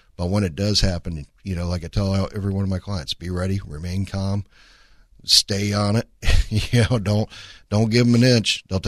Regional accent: East Coast, United States; I know growing up on the East Coast was because we had Makos over there.

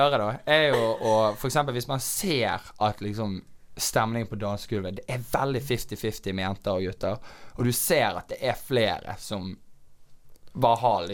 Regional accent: Knarvik, Vestland, Norway; Jeg kommer jo fra Knarvik utenfor Bergen

